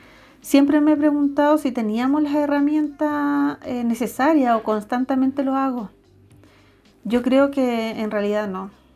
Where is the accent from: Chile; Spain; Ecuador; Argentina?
Chile; en Diego de Almagro y en El Salvador a partir de los 12 años. Luego de salir de cuarto medio me fui a estudiar a Valparaíso para finalmente regresar a mi ciudad natal